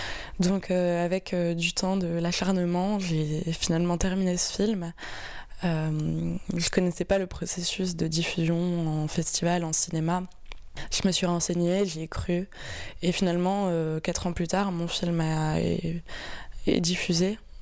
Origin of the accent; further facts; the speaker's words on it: France; en tant que Français en plus, on est très très privilégié, ça permet de voyager aussi